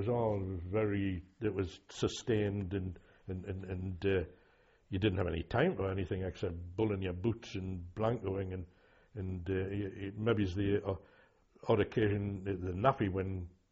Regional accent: North East England, United Kingdom; accent: Geordie; But my accent was never extreme. It was never really pitmanic, but I think the Welsh were the nearest to the sort of more reasonable Geordie accent.

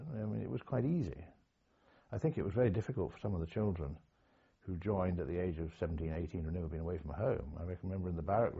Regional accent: Reigate, South East England, United Kingdom; also born or lived in London; No, I was brought up in Surrey, near Reigate. I spent all my formative years there.

